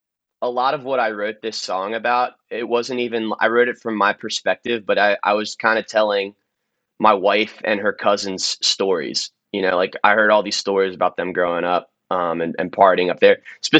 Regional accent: Maryland, United States; Oh, bro, I'm from Maryland, dude. Go-go is everything here.

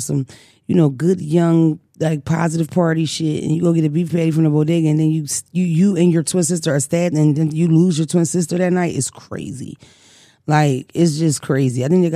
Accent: Philadelphia, Pennsylvania, United States; Because I'm from North Philly, you get that if you keep walking.

